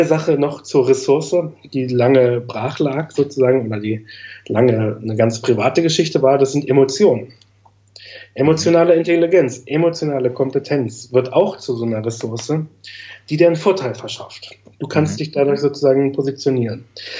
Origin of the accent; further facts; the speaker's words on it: East Germany, Germany; wie gesagt, ich bin selber Ostdeutscher